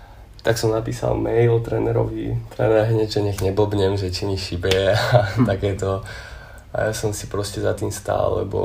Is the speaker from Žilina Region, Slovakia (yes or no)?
yes; Rašov, Žilina Region, Slovakia; tým vlastne, že som bol z Rašova, tak som niekedy nastupoval na vlak, že 20:44 zo Žiliny